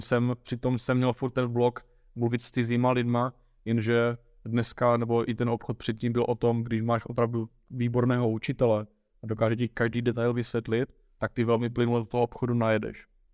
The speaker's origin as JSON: {"language": "Czech", "town": "Bzenec", "region": "South Moravian Region", "country": "Czechia", "said": "já pocházím ze Bzence, to je na Jižní Moravě"}